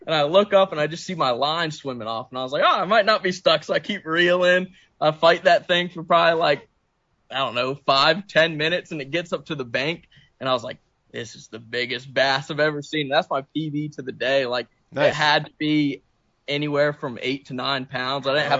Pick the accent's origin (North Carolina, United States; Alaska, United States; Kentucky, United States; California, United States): North Carolina, United States; Holly Springs; I'm from Holly Springs, North Carolina, which is around the Raleigh area.